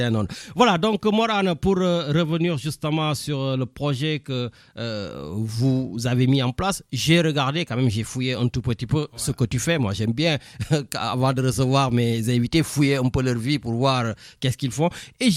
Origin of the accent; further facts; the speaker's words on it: Senegal; moved away as an adult; now in Marseille, France; moi j'ai grandi au Sénégal, je suis né au Sénégal, voilà, je suis venu ici après mes études supérieures et après je suis resté à Marseille, j'ai fondé ma famille à Marseille, je travaille à Marseille, je vis à Marseille